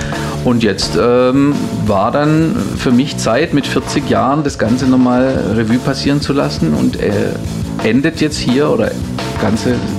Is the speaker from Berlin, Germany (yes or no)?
no; Mössingen, Baden-Württemberg, Germany; Das Ganze wird stattfinden in Mössingen, meiner Heimatstadt.